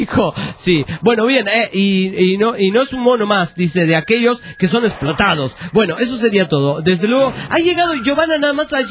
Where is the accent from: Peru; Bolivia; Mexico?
Bolivia; Y soy de Bolivia.